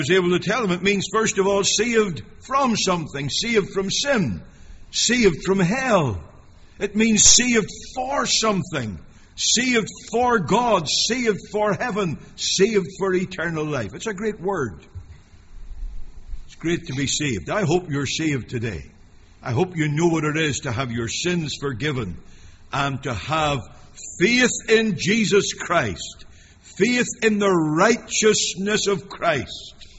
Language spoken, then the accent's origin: English; Northern Ireland, United Kingdom; We come from Northern Ireland.